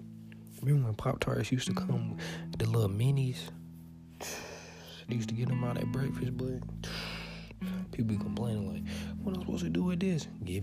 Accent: Alabama, United States; If you make me beat Alabama because I'm from Alabama, I'm going to embarrass you, bro, and I ain't played in a long time.

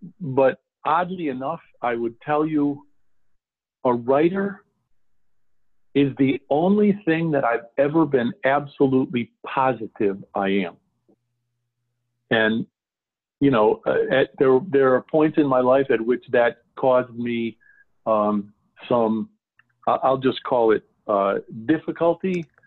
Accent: Ireland; I think could fairly be construed as coming with the territory of being an Irishman.

